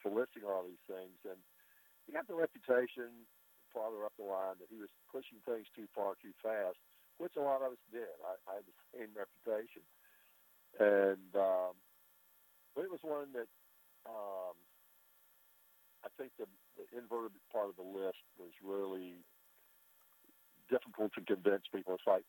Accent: Alabama, United States; I was from Alabama, so he was, I think, a Bama fan

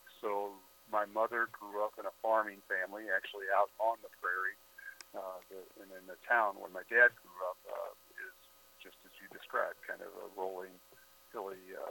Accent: Missouri, United States; There are a number of rivers in South Missouri in the Ozark Mountains. So we'd go camping

